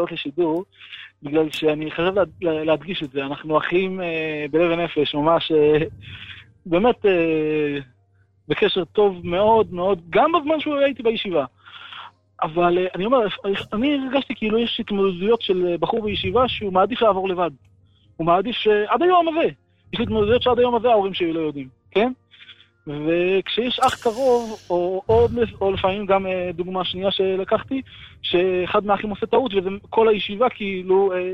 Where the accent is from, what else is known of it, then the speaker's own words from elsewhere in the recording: Haifa, Haifa District, Israel; אני חיפאי.